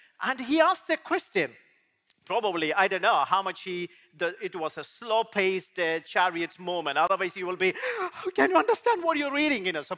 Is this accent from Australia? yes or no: no; India; I'm coming from India